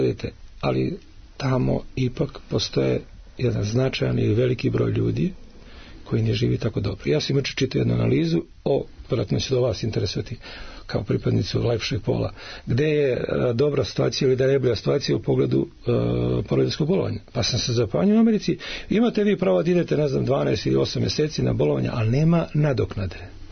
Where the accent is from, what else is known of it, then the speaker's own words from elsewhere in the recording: Serbia; mi smo Srbi stalno razvučeni negde između emocija i razuma.